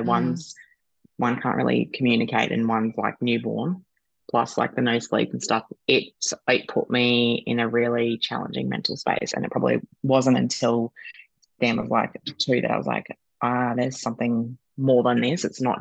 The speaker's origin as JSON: {"language": "English", "town": "Gold Coast", "region": "Queensland", "country": "Australia", "said": "I'm originally from the Gold Coast, like, and I can never really picture myself going back to that world."}